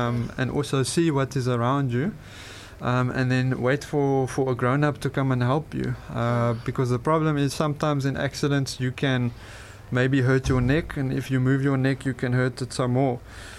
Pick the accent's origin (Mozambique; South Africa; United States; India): South Africa; Johannesburg, Gauteng; now in Cape Town, South Africa; I'm from Johannesburg. I've been in Cape Town now for a while